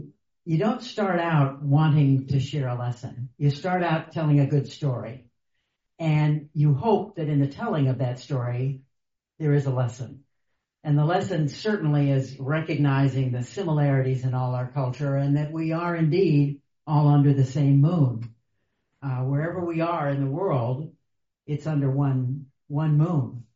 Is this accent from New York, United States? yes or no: no; Ohio, United States; I grew up in Ohio, and I had one set of grandparents I didn't know at all, and they were all from Ohio, and as far back as we knew, they were all from the Midwest.